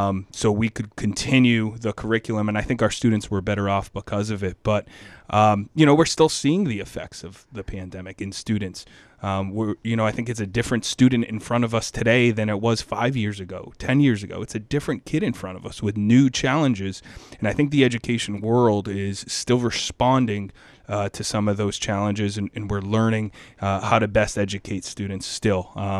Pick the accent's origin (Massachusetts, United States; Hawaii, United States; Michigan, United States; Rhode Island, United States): Massachusetts, United States; New Bedford; I'm from South Coast, Massachusetts, right? And grew up in the New Bedford area. I'm a son of two immigrant parents. My father immigrated to New Bedford, my mother to Fall River